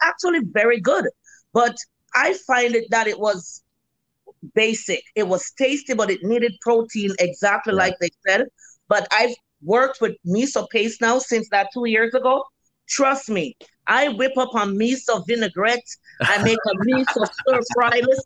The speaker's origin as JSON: {"language": "English", "country": "Jamaica", "said": "And you open it, and I'm Jamaican."}